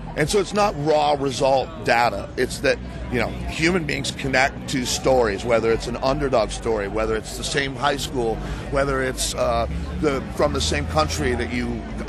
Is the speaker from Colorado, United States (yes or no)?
yes; Boulder, Colorado, United States; I grew up in Boulder, Colorado, and so my folks got divorced